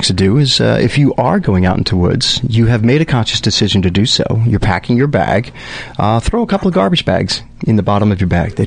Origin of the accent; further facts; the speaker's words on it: Putnam Valley, New York, United States; Well, you know, my whole life I grew up in the woods. I grew up in Putnam Valley. So I was a country boy.